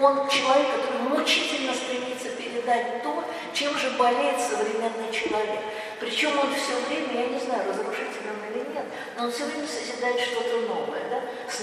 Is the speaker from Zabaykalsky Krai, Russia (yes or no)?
no; Voronezh, Voronezh Oblast, Russia; Мой родной город Воронеж был изображен на этом макете.